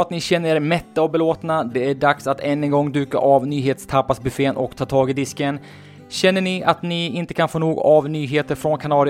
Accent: Köping, Västmanland County, Sweden; Inte superlångt från mina hemtrakter Köping faktiskt.

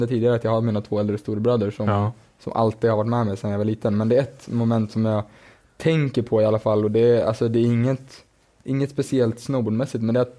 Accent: Leksand, Dalarna County, Sweden; Bott upp i Sälen, hemma i Leksand igen, och sen så reser vi en del på vintern och tävlar.

